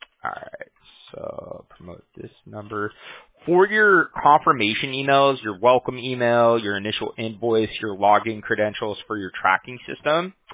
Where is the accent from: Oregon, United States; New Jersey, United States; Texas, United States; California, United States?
California, United States; Huntington Beach; I'm from Huntington Beach, California